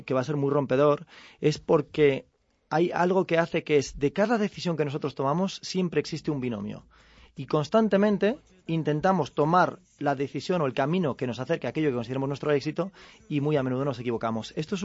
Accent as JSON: {"language": "Spanish", "town": "Fisterra", "region": "Galicia", "country": "Spain", "tie": "born or raised there", "said": "empezando en mi pueblo natal, que es Fisterra, en Galicia, el fin del mundo"}